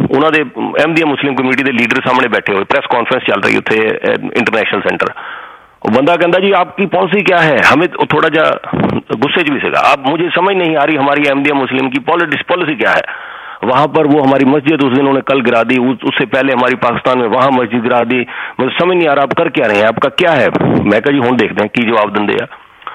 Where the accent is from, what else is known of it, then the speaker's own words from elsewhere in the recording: Punjab, India; ਅਸੀਂ ਮੈਂ ਪੰਜਾਬ ਤੋਂ, ਅਸੀਂ ਸਿੱਖ ਮੈਜੋਰਿਟੀ ਸੀਗੇ ਉੱਥੇ, ਸਾਰੇ ਇੰਡੀਆ 'ਚ ਹਿੰਦੂ ਮੈਜੋਰਿਟੀ 'ਚ ਹੈਗੇ ਨੇ